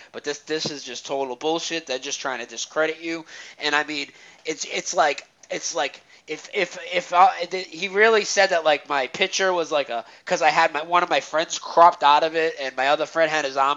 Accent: Lowell, Massachusetts, United States; now in Lowell, United States; That's where I live. Lowell, Massachusetts. Okay? I'm 35 years old. … I was born in October 1977, and I'm from Lowell, Massachusetts.

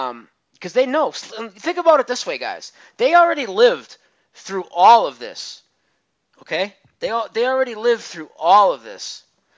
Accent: United States; a lot of us Americans, and I'm an American, okay

